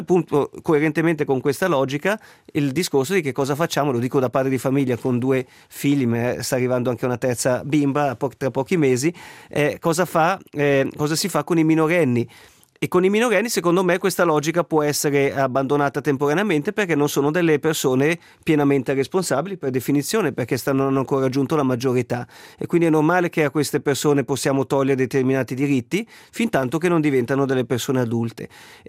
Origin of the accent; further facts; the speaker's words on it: Ticino, Switzerland; da ticinesi noi viviamo in una realtà un po' diversa